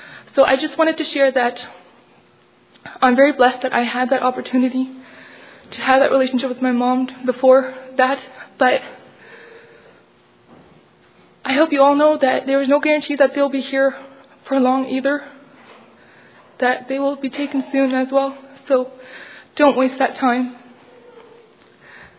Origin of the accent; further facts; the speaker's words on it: Ontario, Canada; I'm from Canada, Ontario.